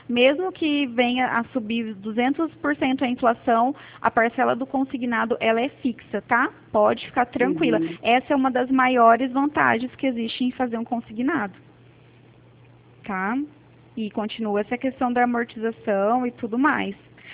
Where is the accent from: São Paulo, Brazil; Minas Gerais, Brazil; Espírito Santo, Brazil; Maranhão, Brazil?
São Paulo, Brazil; quando a gente troca assim de estado, né, que eu sou aqui de São Paulo, é muito diferente, né, o jeito de conversar, de falar, e eu sou um pouco acelerada mesmo.